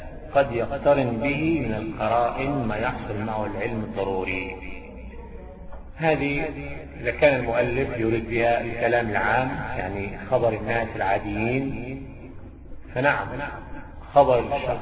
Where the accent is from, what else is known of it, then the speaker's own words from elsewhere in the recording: Egypt; يعني شوف حتى في بلادنا مصر